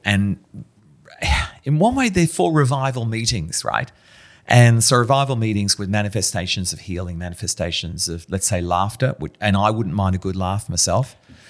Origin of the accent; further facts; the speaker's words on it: England, United Kingdom; born there; I was born in England